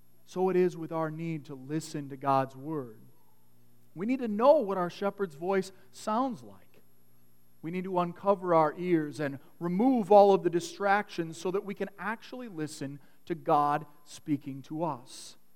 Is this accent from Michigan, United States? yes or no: yes; Michigan, United States; For those of you who don't know, I'm from Michigan